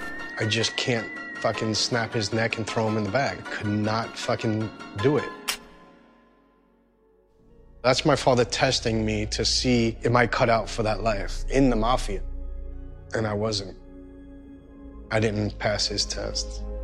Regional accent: Staten Island, New York, United States; Well, growing up in Staten Island, in our backyard, we had these doves.

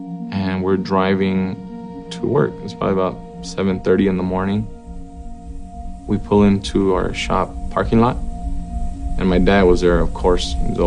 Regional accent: Los Angeles, California, United States; Well, I was born in Los Angeles in 1978.

